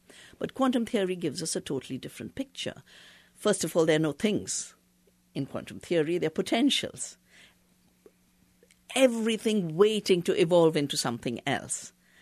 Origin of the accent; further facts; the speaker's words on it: Doon Valley, Uttarakhand, India; Well, I grew up in the Himalaya. I was born in Doon Valley, where I've returned after giving up university research and teaching.